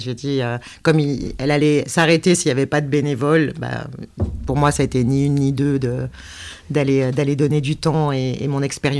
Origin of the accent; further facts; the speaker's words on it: France; also born or lived in Switzerland; j'ai vécu 25 ans en Suisse et je viens de revenir en France, donc je suis un peu une étrangère dans mon pays en ce moment